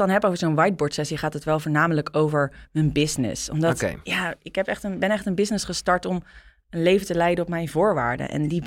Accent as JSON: {"language": "Dutch", "town": "Rotterdam", "region": "South Holland", "country": "Netherlands", "lives_now": "Amsterdam, Netherlands", "said": "Ik kom uit Rotterdam."}